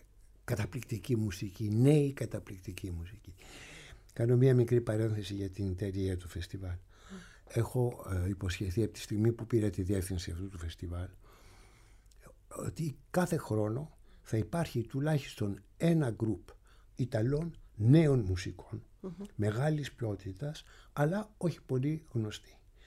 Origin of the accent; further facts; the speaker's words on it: Ios, South Aegean, Greece; και βασικά στην Ιω, στον τόπο μου